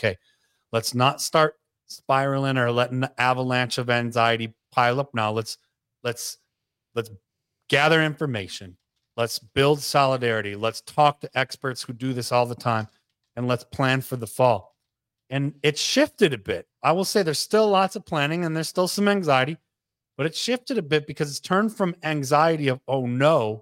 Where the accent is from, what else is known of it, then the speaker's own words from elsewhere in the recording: Midwest, United States; moved away as an adult; Now I'm a former Midwesterner.